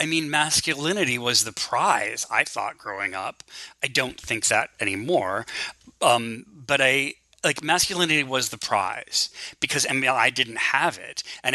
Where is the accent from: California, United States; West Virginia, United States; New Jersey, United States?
New Jersey, United States; growing up in Jersey suburbs, where it was kind of a lot of blue collar, hyper masculine places